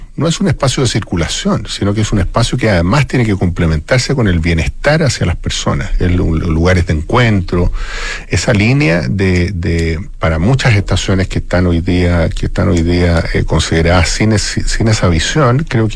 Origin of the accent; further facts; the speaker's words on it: Chile; como chileno